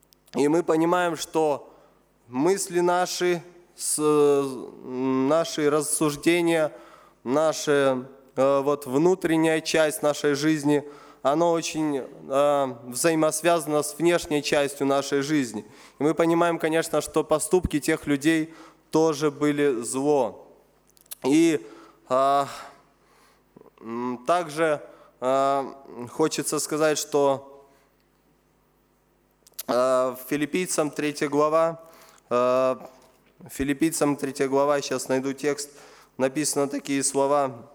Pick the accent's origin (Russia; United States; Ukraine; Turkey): Ukraine; moved away as an adult; now in Belarus; Я и 18 лет приехал в Беларусь, сам я с Украины.